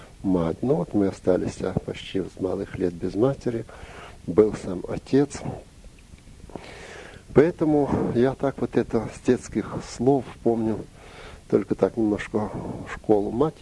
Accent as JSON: {"language": "Russian", "region": "Volyn Oblast", "country": "Ukraine", "tie": "born there", "said": "во время войны я родился в Волынской области, бывший Заболоцкий район. Там вот на село Крым."}